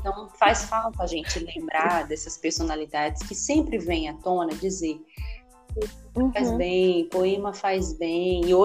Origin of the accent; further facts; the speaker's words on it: Pernambuco, Brazil; porque eu sou de Pernambuco, né?